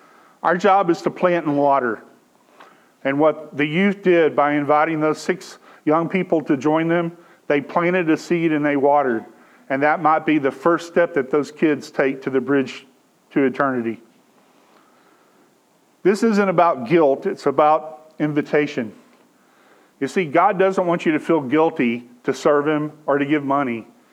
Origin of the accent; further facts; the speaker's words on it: Texas, United States; I'm from Texas, and in Texas we swim in a creek and we get a crick in our neck.